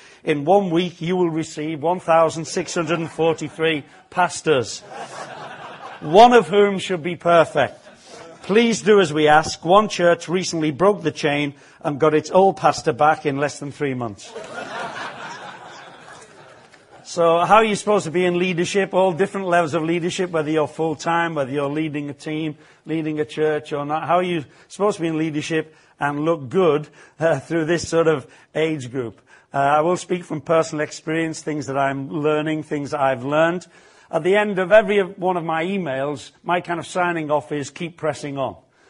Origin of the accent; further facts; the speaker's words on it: Liverpool, North West England, United Kingdom; born there; But I was born in Liverpool.